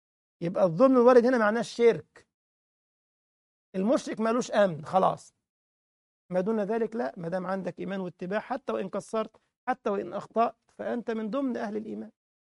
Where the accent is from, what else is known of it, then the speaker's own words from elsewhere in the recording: Egypt; إنه غير معهود عندنا في مصر